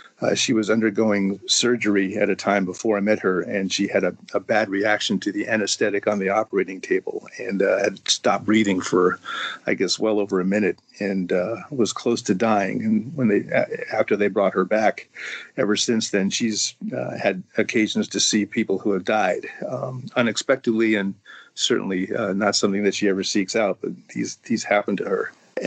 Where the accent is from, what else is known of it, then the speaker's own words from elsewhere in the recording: California, United States; I'm from Northern California, and thank you for having me.